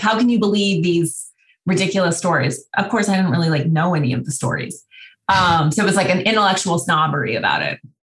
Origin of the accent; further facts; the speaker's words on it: Montana, United States; And I grew up in Montana. There was a small Jewish community.